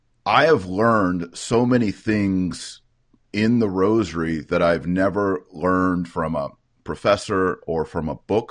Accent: Texas, United States; I don't know if it's because I'm a Texan or I know a little Spanish

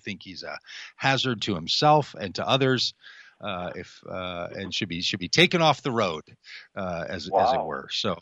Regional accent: Golden Valley, Minnesota, United States; I grew up in Golden Valley, learned to play golf over at Brookview Golf Course.

